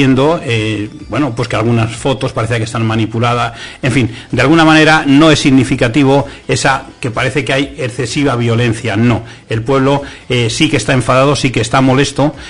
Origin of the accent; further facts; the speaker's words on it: Arroyomolinos, Community of Madrid, Spain; a nivel de mi pueblo, de Arroyomolinos